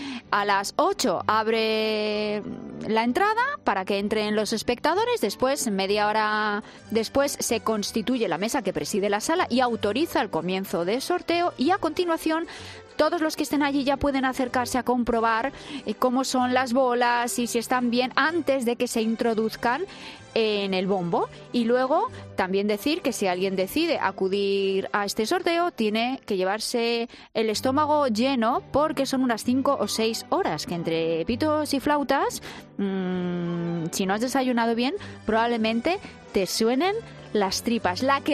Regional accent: Community of Madrid, Spain; los madrileños somos los españoles que más jugamos en lotería de Navidad.

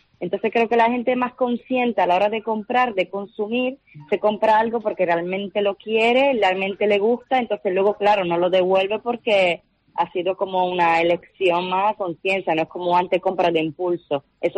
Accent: Italy; Spanish is a second language; Yo soy italiana, y ese dicho se dice en italiano aún mejor

